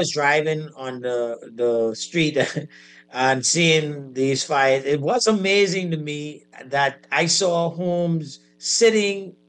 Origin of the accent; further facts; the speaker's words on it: Grand Bahama, Bahamas; I mean, I knew from I was growing up in Grand Bahama, we had a kind of seasonal situation with bushfires.